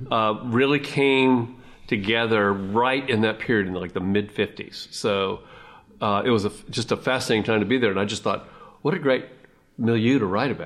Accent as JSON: {"language": "English", "town": "Memphis", "region": "Tennessee", "country": "United States", "tie": "born or raised there", "said": "But growing up in Memphis, it is something that's just there, and you know, you really do grow up with it."}